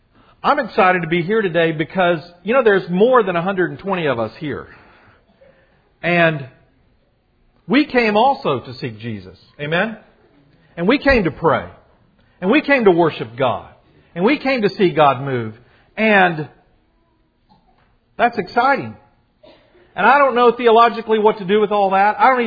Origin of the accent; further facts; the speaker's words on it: Florida, United States; I'm from Florida.